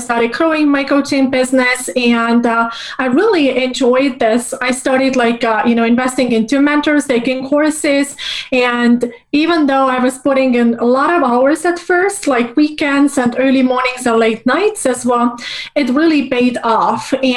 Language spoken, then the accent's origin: English; Estonia; also born or lived in Soviet Union; So I was born in Soviet Union, but I grew up in the Republic of Estonia in Northern Europe, so which is a very tiny country.